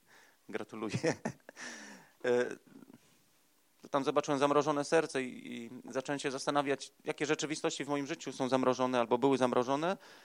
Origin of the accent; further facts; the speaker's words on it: Katowice, Silesian Voivodeship, Poland; Jeden z księży z naszej parafii zaproponował, jestem z Katowic